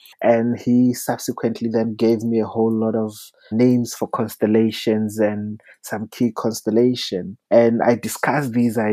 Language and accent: English; South Africa; but I also entered it as a South African who does not shy away from difficult conversations.